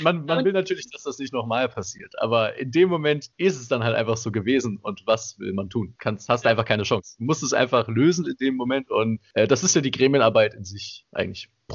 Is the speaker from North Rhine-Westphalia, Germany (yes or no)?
yes; Cologne, North Rhine-Westphalia, Germany; Ich komm aus Köln, ich feier das.